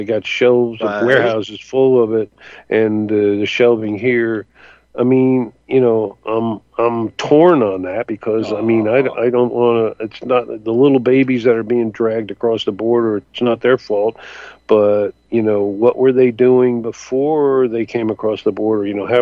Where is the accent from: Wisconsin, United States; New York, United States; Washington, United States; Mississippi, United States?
New York, United States; born there; I was born in New York, and we met in Florida.